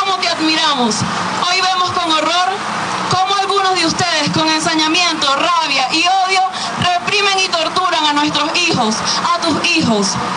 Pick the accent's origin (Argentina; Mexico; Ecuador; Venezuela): Venezuela; todos somos venezolanos.